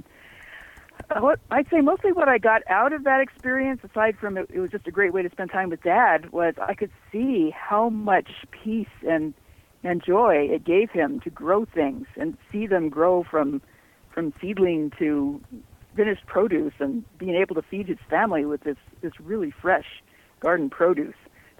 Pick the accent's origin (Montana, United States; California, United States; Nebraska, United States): Montana, United States; Kalispell; I grew up here in Kalispell from the time I was an infant on. And I attended the University of Montana